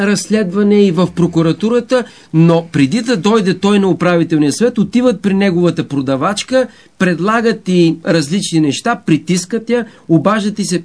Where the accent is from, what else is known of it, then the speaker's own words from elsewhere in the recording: Sandanski, Blagoevgrad Province, Bulgaria; по главната улица на Сандански, Цветан Цветанов и Флоров забелязват чрез свои активисти в моя роден град магазина на моя братовчет.